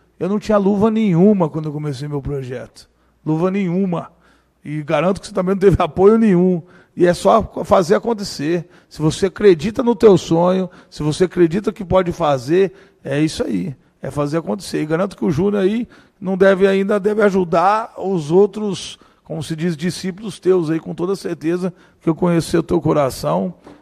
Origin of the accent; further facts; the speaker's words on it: Juara, Mato Grosso, Brazil; Sou de Juara. Pô, onde é? Pô, Mato Grosso.